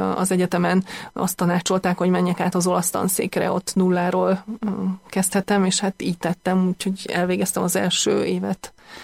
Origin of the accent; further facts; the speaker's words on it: Székesfehérvár, Fejér, Hungary; Én székesfehérvári vagyok, és katolikus családból származom.